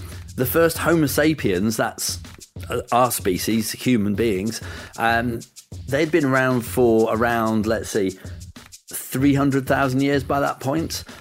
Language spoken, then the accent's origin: English; Wales, United Kingdom; Wales, the land of dragons, and my home country, that's represented by a great big red dragon too.